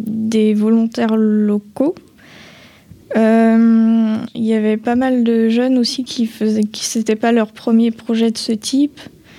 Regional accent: France; accent: French; Je sais que nous, les Français, on a peur de faire des fautes, de notre accent français, peur de ne pas se faire comprendre.

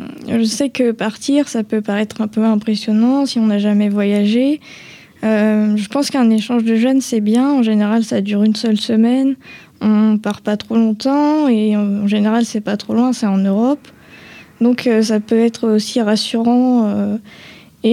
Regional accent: France; accent: French; Je sais que nous, les Français, on a peur de faire des fautes, de notre accent français, peur de ne pas se faire comprendre.

